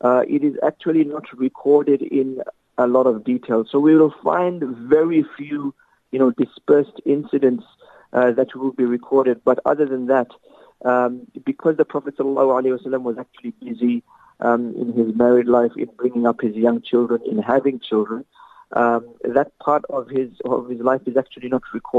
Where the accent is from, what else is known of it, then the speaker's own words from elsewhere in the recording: Tasmania, Australia; born there; I was born here in Australia. In fact, I was born in Tasmania, which is like a small island state of Australia.